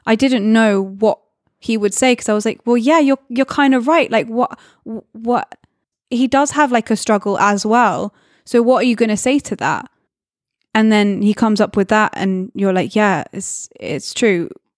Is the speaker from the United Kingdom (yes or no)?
yes; United Kingdom; as a British person